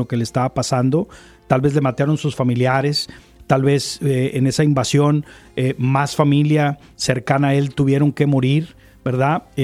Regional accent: Mexico; moved away; Como personas que venimos de México a estar aquí, pues no tienes como que mucha chance que la persona que aquí nace.

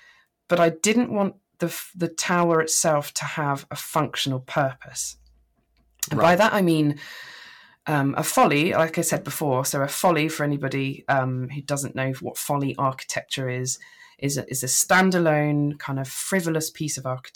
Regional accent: East of England, United Kingdom; But growing up in Norfolk

